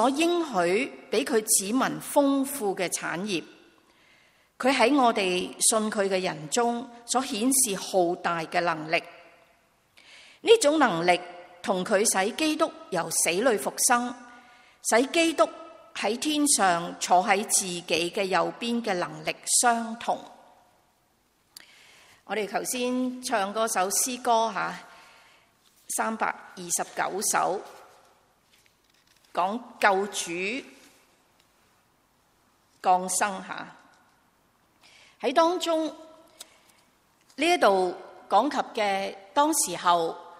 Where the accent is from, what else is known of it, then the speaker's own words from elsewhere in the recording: China; 如果以我们中国人的习俗来讲，